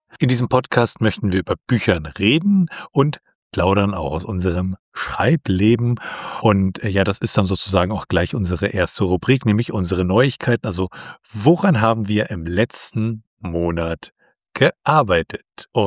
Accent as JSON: {"language": "German", "region": "Mecklenburg-Vorpommern", "country": "Germany", "said": "Also ich komme hier aus Mecklenburg-Vorpommern, hier ist alles irgendwie ein bisschen flacher."}